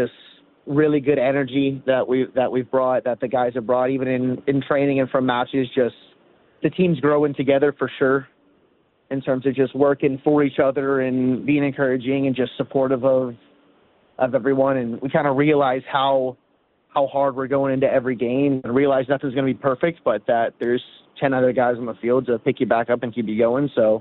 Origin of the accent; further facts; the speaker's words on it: Frisco, Texas, United States; also born or lived in Plano; I grew up in Frisco. I was just born in Plano.